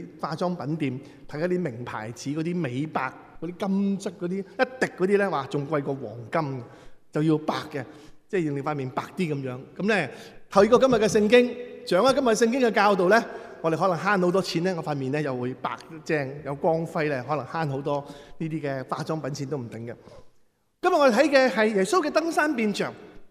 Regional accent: China; 我哋唔单止系享受我哋中国人嘅嗰种嘅欢欣嘅快乐

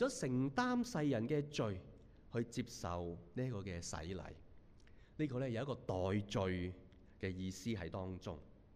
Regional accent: Hong Kong; 但是呢，即是我们香港人的一句说话，我们觉得又很啱听的

